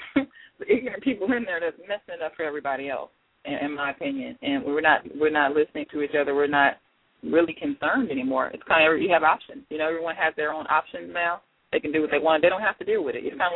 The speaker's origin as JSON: {"language": "English", "town": "Houston", "region": "Texas", "country": "United States", "said": "I'm from Houston."}